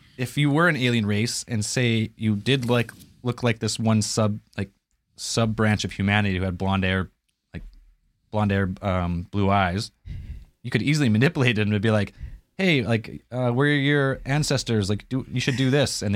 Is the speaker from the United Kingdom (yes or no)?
no; Canada; because I'm Canadian